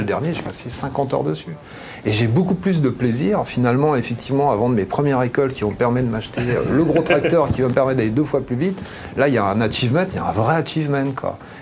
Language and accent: French; La Baule, Pays de la Loire, France; moi, quand j'étais gamin, je viens de la Baule, hein, je jouais avec mes billes et je faisais le Tour de France dans le sable